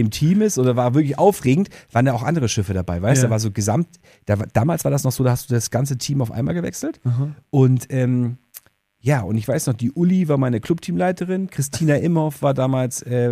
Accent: Rostock, Mecklenburg-Vorpommern, Germany; Ich bin auch Rostocker

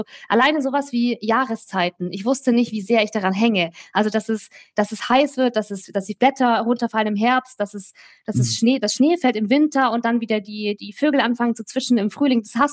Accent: Baden-Württemberg, Germany; ich bin bei Eltern aufgewachsen, Mutter, Vater. Wir haben eine Doppelhaushälfte in einem 5000-Einwohner-Dorf, das mittlerweile zu Ludwigsburg, also zu der größeren Stadt gehört

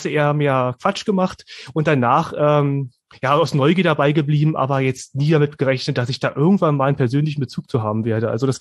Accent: Berlin, Germany; ich bin so atheistisch aufgewachsen, wie man nur atheistisch aufwachsen kann. Ich komme ja aus dem Berliner Stadtteil Hunschenhausen, das ist im Osten von Berlin und traditionell ist dort eigentlich niemand wirklich gläubig

